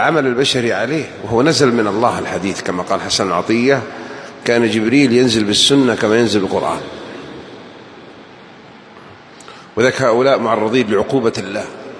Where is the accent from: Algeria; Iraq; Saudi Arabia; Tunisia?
Saudi Arabia; Najd; ويسمونها عندنا بنجد الفقع.